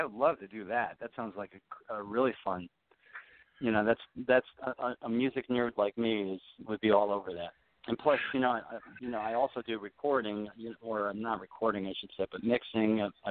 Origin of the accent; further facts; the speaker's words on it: Connecticut, United States; I'm from Connecticut originally, so I wanted to go play my hometown.